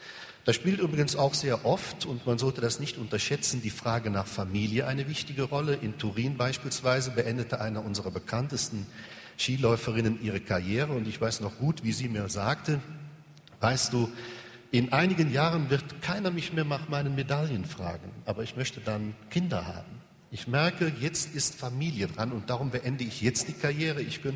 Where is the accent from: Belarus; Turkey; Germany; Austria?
Germany; Rhineland; accent: Rhineland; Sie hören, ich bin Rheinländer